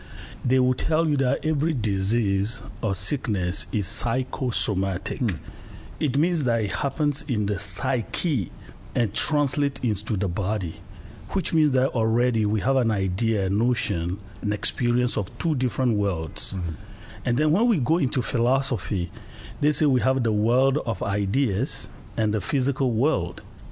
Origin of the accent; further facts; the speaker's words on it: Togo; English is a second language; I'm from Togo, West Africa, from between Nigeria and Ghana.